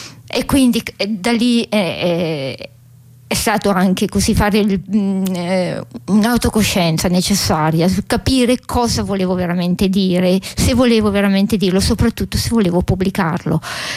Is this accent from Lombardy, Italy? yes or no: yes; Bergamo, Lombardy, Italy; Io sono ritornata poi a Bergamo, vivo in una zona dove cominciano le pianure